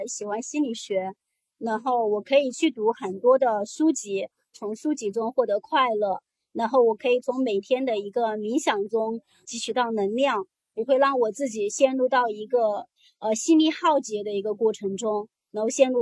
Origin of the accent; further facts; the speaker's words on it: Jiangxi, China; 因为我是来自一个江西的比较贫困的一个农村